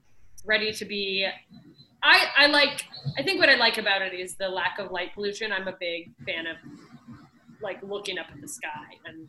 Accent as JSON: {"language": "English", "town": "Anchorage", "region": "Alaska", "country": "United States", "tie": "born or raised there", "said": "I grew up in Alaska, and the aurora borealis is like, there's nothing like it."}